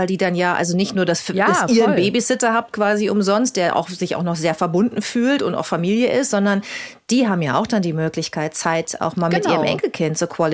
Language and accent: German; Northern Germany, Germany; wenn man nach Süddeutschland fährt als Norddeutscher